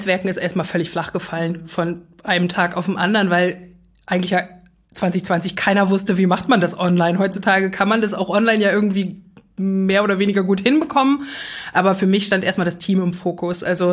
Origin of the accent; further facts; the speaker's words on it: Braunschweig, Lower Saxony, Germany; born there; ich bin in Braunschweig geboren und bin dann nach dem Abitur nach Frankfurt-Oder gegangen, was für mich erstmal so ein kleiner Schock war, habe mich dann da doch aber sehr wohl gefühlt. Habe ein Semester in Spanien studiert und danach in Berlin mein Jurastudium beendet.